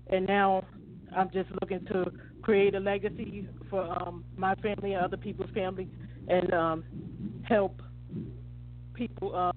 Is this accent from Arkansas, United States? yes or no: no; Newark, New Jersey, United States; now in Atlanta, United States; I'm from Newark, New Jersey.